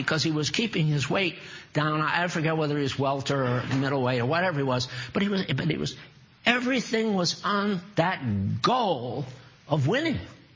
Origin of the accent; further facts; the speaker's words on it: United States; We're Americans. I'm an American. I've been raised in this country, and I know how we do.